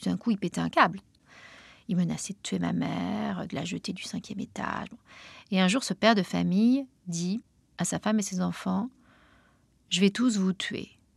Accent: Paris, Île-de-France, France; je suis une femme, je suis journaliste, je suis parisienne.

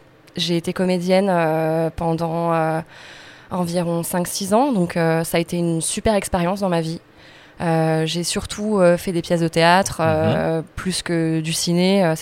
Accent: Crépy-en-Valois, Hauts-de-France, France; dans la ville dans laquelle j'ai grandi, dans l'Oise, une ville qui s'appelle Crépy-en-Valois.

